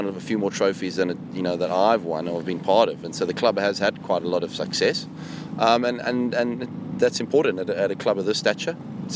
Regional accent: Cape Town, Western Cape, South Africa; growing up in Cape Town

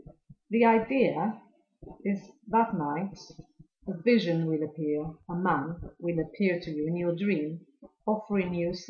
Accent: Cardiff, Wales, United Kingdom; I'm from Cardiff.

